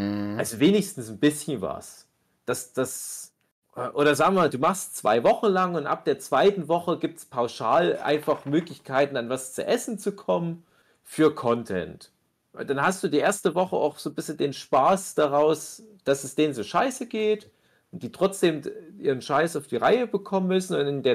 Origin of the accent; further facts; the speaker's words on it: Saxony, Germany; Das ist gar nicht so weit weg von meiner Heimat, so im Erzgebirge.